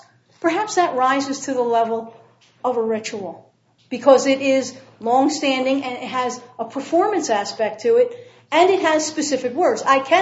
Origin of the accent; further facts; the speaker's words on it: Pennsylvania, United States; I'm from Pennsylvania, so I know this.